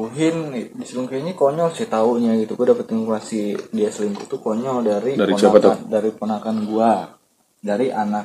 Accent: Pandeglang, Banten, Indonesia; Kita dari Pandeglang yang kayak gini absurd.

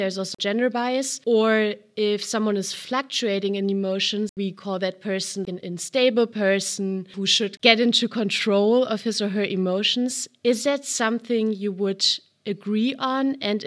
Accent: Germany; I grew up, I'm actually from Germany, and I think it's very similar in the regards to Dutch culture.

